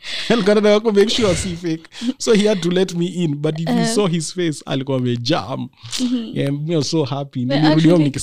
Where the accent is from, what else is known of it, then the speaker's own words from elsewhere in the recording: Nairobi, Kenya; So me, I grew up on the kind of the east side of Nairobi. And Eastlands ni like the hood.